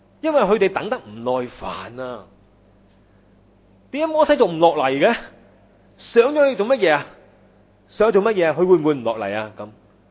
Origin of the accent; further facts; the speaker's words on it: Hong Kong; 喺上個禮拜咧，就我哋香港有個單車選手咧